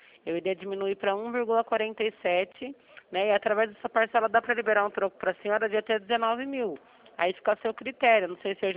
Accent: Sorocaba, São Paulo, Brazil; Eu sou de Sorocaba.

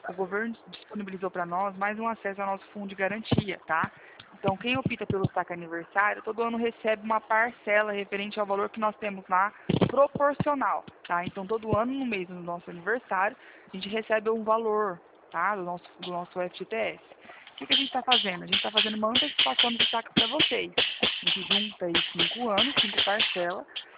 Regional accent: Presidente Prudente, São Paulo, Brazil; Eu sou daqui de Presidente Prudente, interior de São Paulo.

